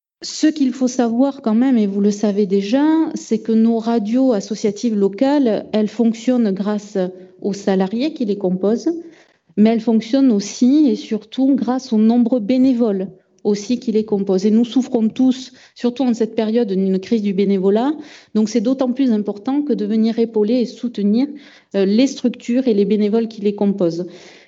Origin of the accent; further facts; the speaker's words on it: Casteljaloux, Nouvelle-Aquitaine, France; je suis native de Casteljaloux